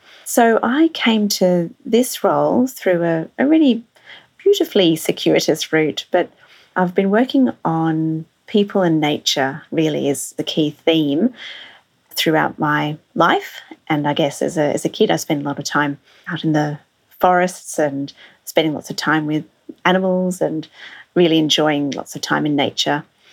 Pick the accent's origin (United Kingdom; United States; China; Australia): Australia; growing up in Australia, tend to hear very little about the Pacific